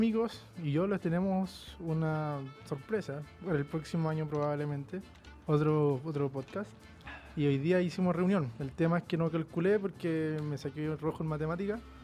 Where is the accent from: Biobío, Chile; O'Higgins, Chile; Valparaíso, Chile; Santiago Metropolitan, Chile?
Santiago Metropolitan, Chile; Las Condes; No, soy de las Condes.